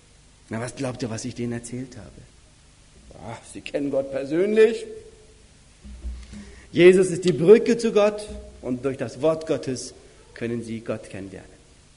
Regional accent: Southern Germany, Germany; Ich komme aus Süddeutschland nach Norddeutschland.

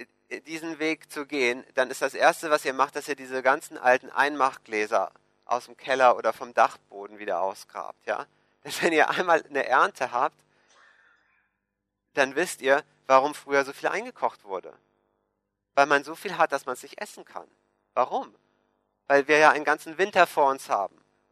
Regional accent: Switzerland; Das ist etwas, wo wir uns als Schweizer mit abfinden müssen.

